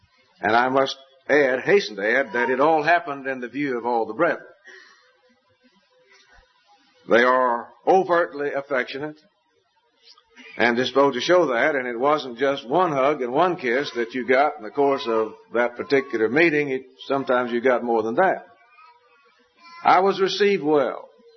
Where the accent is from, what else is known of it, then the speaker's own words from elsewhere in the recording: Southwest, United States; accent: southwestern; Some of them, I think, had difficulty understanding my southwestern accent, and they kept coming closer to the front.